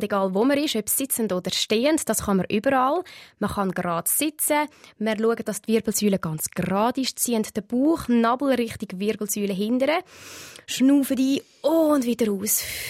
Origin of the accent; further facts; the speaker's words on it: Switzerland; Zumba ist zwar ein riesen Boom, noch bei uns in der Schweiz, in den Staaten aber schon längst vorbei.